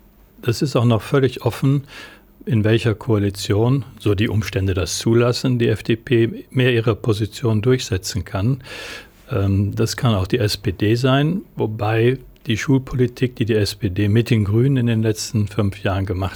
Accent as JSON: {"language": "German", "region": "North Rhine-Westphalia", "country": "Germany", "said": "Ich komme aus Nordrhein-Westfalen"}